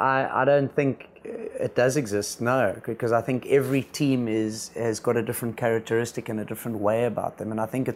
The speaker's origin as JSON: {"language": "English", "country": "South Africa", "said": "And when I worked with the Indian team, I came as a South African to the Indian team, and I needed to understand their way."}